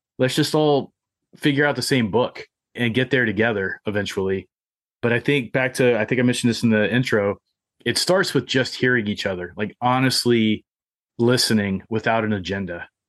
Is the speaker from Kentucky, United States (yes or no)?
yes; Kentucky, United States; being from that small Kentucky town, you know, I grew up on … I grew up not far from Clinch Mountains.